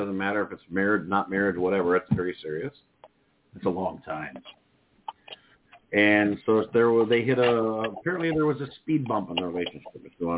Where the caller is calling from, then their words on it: Pennsylvania, United States; Pennsylvania, damn it.